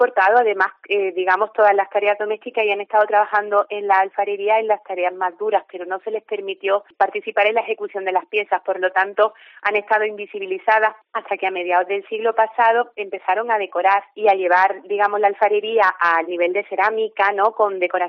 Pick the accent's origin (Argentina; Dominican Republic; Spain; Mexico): Spain; La Rambla, Andalusia; como digamos cogiendo el relevo de una tradición que en mi pueblo La Rambla se ha ido transmitiendo de generación en generación desde hace milenios.